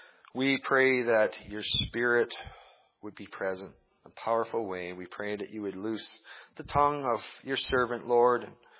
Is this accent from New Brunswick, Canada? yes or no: no; Alberta, Canada; His wife, Lorraine Teske, was somebody that I grew up with in my hometown. And the old Dingman Well location was about, half a mile away from her place. And just above the old Dingman Well was a very interesting part of southern Alberta